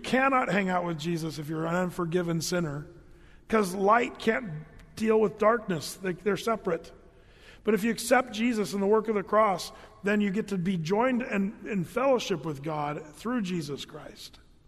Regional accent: Grants Pass, Oregon, United States; where I grew up in Grants Pass, there's kind of a redneck thing, and I like rednecks. I grew up with rednecks

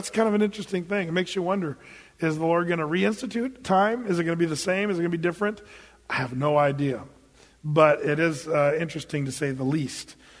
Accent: Oregon, United States; And I'm from Southern Oregon where Harry and David actually is.

